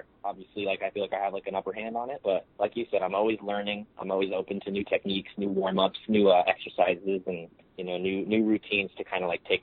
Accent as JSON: {"language": "English", "region": "Florida", "country": "United States", "said": "No, luckily, you know, we're all from South Florida. We all live relatively close to each other"}